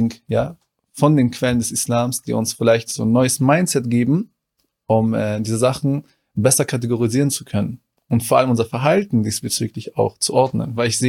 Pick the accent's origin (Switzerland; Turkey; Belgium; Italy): Turkey; Bingöl; Und ich bin aus Bingöl. Die Betonung liegt auf B.